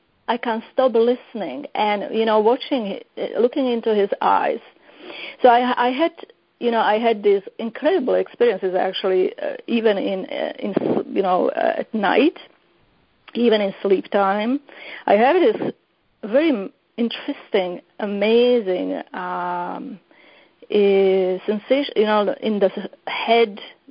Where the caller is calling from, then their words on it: Calgary, Alberta, Canada; Canada, Calgary.